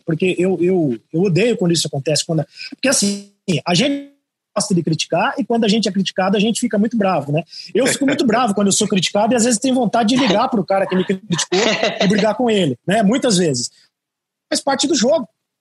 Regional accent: Mirassol, São Paulo, Brazil; eu tenho família em Mirassol, passei minha adolescência toda em Mirassol.

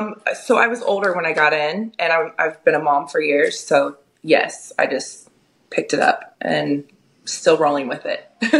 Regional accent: Indiana, United States; No, I'm from Indiana.

